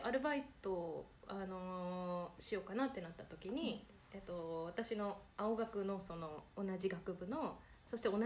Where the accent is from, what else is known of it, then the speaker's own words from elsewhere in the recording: Miyazaki, Japan; 宮崎出身なんですけど、うん、はい、宮崎のど田舎で育ってて